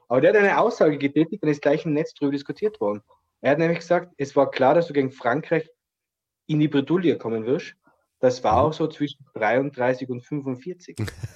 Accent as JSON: {"language": "German", "country": "Austria", "said": "Klar, ich bin Österreicher, ja."}